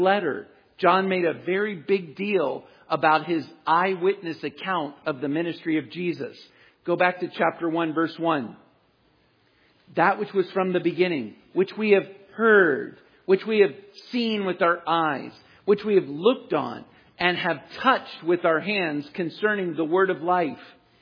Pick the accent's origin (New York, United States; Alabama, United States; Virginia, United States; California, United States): Virginia, United States; Now, I grew up in Virginia, and so part of the South.